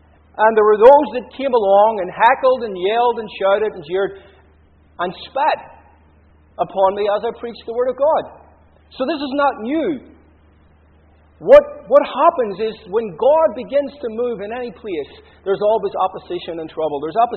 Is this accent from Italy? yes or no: no; Ireland; moved away as an adult; now in Australia; And even though I'm Irish, I think when I set foot here 20 years ago, I felt at home immediately.